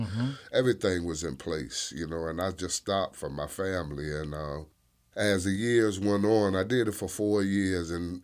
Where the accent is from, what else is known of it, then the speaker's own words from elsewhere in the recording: Norfolk, Virginia, United States; now in Allentown, United States; I grew up in Norfolk with both parents.